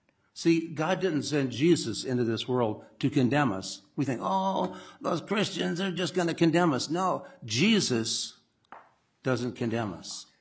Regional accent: Ohio, United States; now in Minnesota, United States; I grew up in Ohio, and I moved to Minnesota in 1990, so I've been here longer

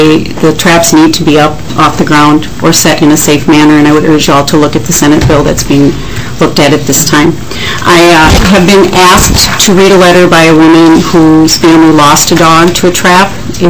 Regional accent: Coon Rapids, Minnesota, United States; I'm from Coon Rapids, Minnesota.

